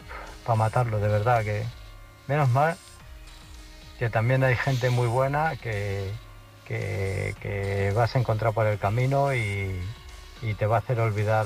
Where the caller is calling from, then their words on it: Illescas, Castilla-La Mancha, Spain; de Illescas.